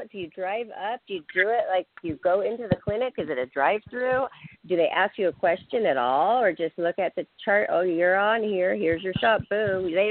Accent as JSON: {"language": "English", "country": "United States", "said": "I'm a Washingtonian. We're from Washington."}